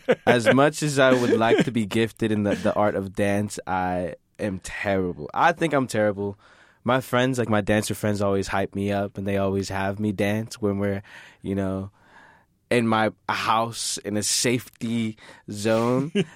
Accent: Fort Stewart, Georgia, United States; born there; also born or lived in Heidelberg, Germany; So as far as I remember, I lived in Fort Campbell, Kentucky. For a good amount. I was born in Fort Stewart, Georgia. I moved overseas to Germany.

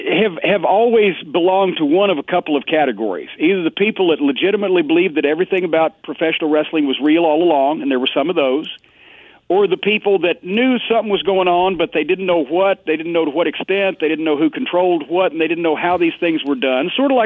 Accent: Louisville, Kentucky, United States; Here in Louisville, my hometown alone, there were 52 live professional wrestling events at the Louisville Gardens every year, every Tuesday night.

